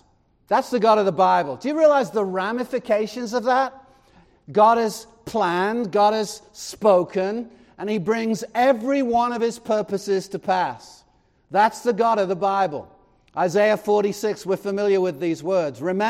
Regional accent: Chester, North West England, United Kingdom; born there; because I was born in Chester, which is in Cheshire, England, and I had a cat.

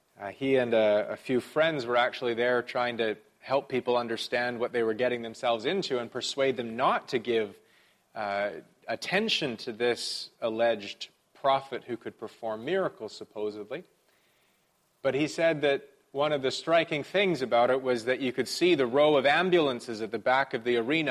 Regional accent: Vancouver, British Columbia, Canada; made a visit to my hometown of Vancouver.

